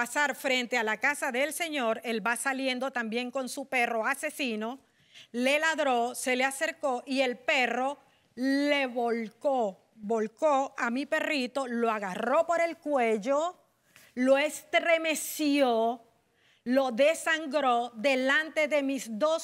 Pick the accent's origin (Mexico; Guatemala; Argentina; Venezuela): Venezuela; Yo soy de Venezuela.